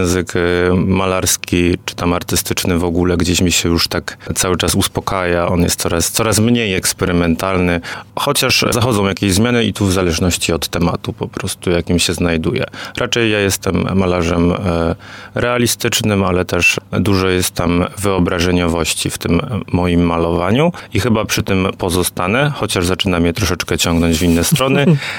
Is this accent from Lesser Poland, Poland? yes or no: yes; Kasinka Mała, Lesser Poland, Poland; My jesteśmy z Małopolski, jesteśmy z takiej małej, malowniczej miejscowości, Kaśninka Mała.